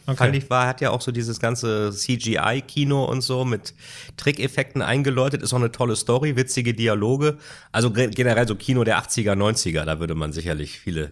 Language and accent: German; Bremen, Germany; Meine Heimat Bremen. Bremen und Lilienthal.